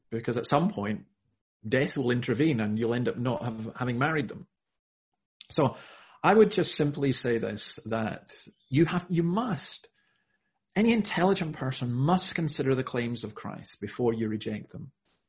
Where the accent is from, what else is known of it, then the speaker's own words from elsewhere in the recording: Scotland, United Kingdom; I grew up in the Scottish Highlands and it was so beautiful.